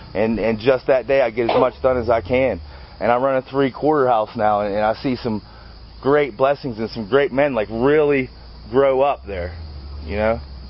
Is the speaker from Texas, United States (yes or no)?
no; Pittsburgh, Pennsylvania, United States; also born or lived in Tennessee / Washington; I was born in Tennessee, I was raised in Pittsburgh, and I grew up in Washington, and I grew up in recovery.